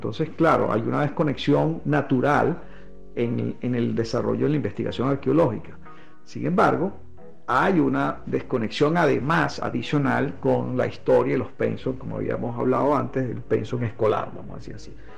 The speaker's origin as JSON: {"language": "Spanish", "country": "Venezuela", "said": "quiénes somos los venezolanos"}